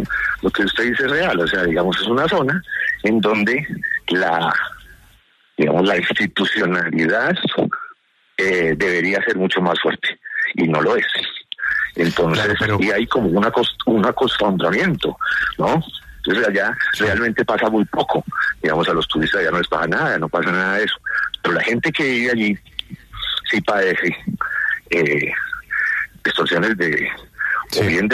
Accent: Colombia

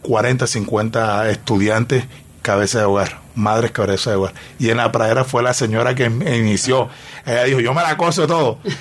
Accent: Barranquilla, Atlántico, Colombia; somos barranquilleros, que somos junioristas

